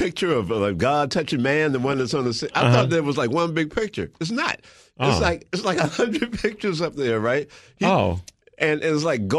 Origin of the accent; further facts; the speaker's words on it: United States; That, like I said, being an American